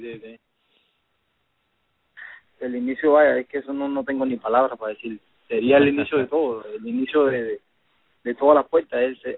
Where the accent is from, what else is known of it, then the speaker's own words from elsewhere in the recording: Cuba; cuando yo vine de Cuba, vine sin nombre, no vine como campeón olímpico